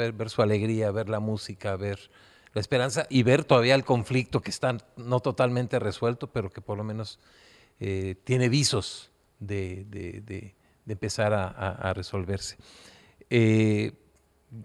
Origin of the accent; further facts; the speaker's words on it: Mexico; Pues yo como mexicano les agradezco lo que en este momento ha sucedido